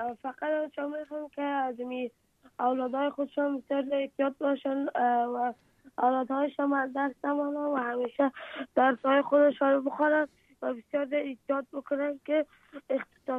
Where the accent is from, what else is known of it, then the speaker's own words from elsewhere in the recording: Afghanistan; آرزو دارم که بخیر کلام کشدم افغانستان و وطن خودم را بسانم.